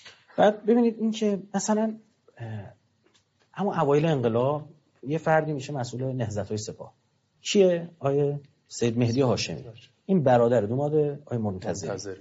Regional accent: Iran; یعنی ما ایرانیام از طریق اشراع لبنان فهمیدیم

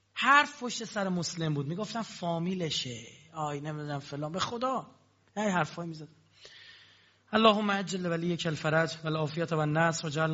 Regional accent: Iran; ما اهل کوفه نیستیم، طبیعیه، ما اهل ایرانیم.

